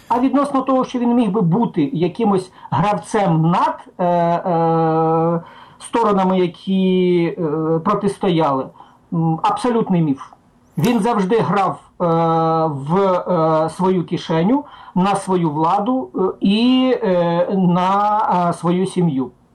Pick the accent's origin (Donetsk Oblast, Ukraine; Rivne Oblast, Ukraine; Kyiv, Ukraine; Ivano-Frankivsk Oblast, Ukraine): Donetsk Oblast, Ukraine; Donetsk; я з Донецька.